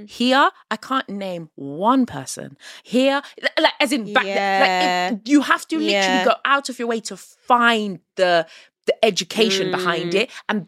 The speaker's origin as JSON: {"language": "English", "country": "United Kingdom", "tie": "born or raised there", "said": "I grew up in Britain"}